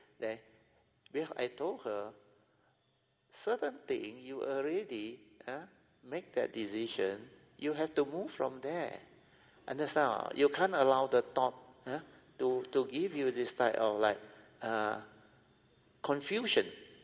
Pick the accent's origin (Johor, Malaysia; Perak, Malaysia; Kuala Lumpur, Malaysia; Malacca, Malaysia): Perak, Malaysia; Ipoh; We are from Ipoh, I remember.